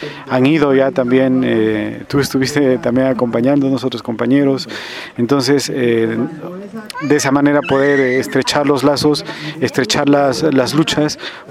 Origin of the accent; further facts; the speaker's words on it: Celendín, Cajamarca, Peru; Efectivamente vengo de la provincia de Selendín, en el departamento Cajamarca, en el norte del Perú, ¿no?